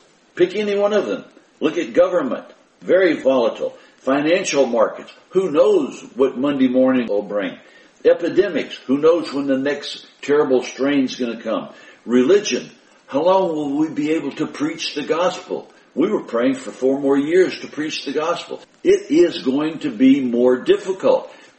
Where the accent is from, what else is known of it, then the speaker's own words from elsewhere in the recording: United States; As I look at America today, you and I, we grew up in America.